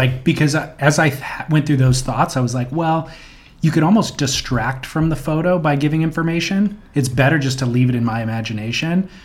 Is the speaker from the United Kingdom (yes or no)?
no; California, United States; kind of growing up in Orange County, where there is the surf industrial complex, that's all I'm focused on.